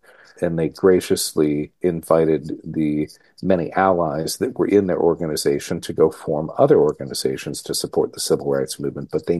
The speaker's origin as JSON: {"language": "English", "town": "Rockford", "region": "Illinois", "country": "United States", "tie": "born or raised there", "said": "And my hometown of Rockford, Illinois was one of those places. I don't live in Rockford anymore, but I have fondness in my heart for that city."}